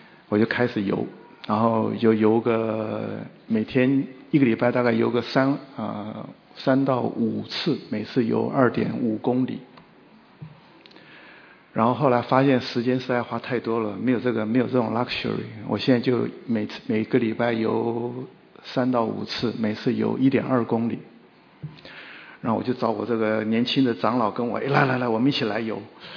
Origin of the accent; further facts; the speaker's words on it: China; 那我们中国人啊，对食物的看法